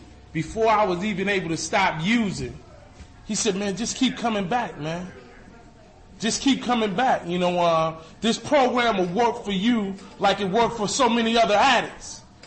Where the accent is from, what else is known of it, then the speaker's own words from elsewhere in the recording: New York City, New York, United States; born there; I was born in Harlem, New York. So, where I recovered at originally was Rochester, New York.